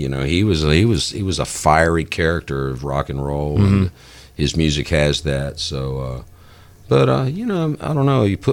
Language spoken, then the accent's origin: English; Texas, United States; accent: Texas accent; I'd have to get rid of my Texas accent for one.